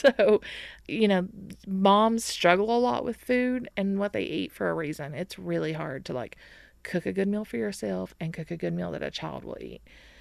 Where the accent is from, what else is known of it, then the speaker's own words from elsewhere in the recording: McRoberts, Kentucky, United States; I'm from McRoberts, Kentucky, and we are here at Apple Shop, where I work as the director of Appalachian Media Institute.